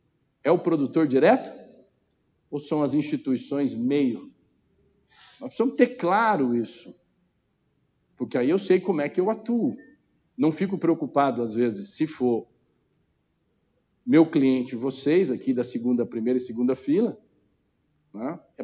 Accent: Mato Grosso do Sul, Brazil; Eu tenho uma proximidade, sou do Mato Grosso do Sul

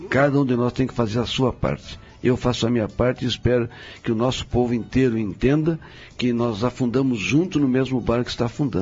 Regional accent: Itaqui, Rio Grande do Sul, Brazil; Eu sou brasileiro. Eu moro aqui e vou ficar aqui. Eu não vou embora. Eu moro aqui, eu sou brasileiro. Eu sou itaquiense, rapaz. Eu não vou sair no meu Itaqui.

